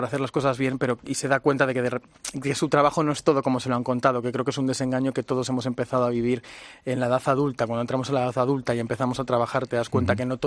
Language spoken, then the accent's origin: Spanish; Zamora, Castile and León, Spain; now in Madrid, Spain; yo soy de Zamora, vengo a Madrid